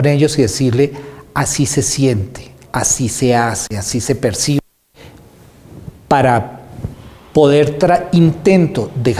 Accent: Colombia; Yo no soy escandinavo, soy chipchombiano, soy colombiano

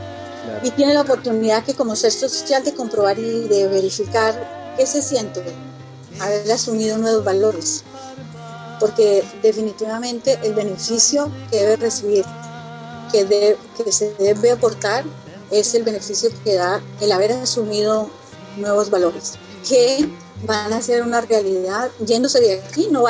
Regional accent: Colombia; soy colombiana y con muchas ganas de trabajar.

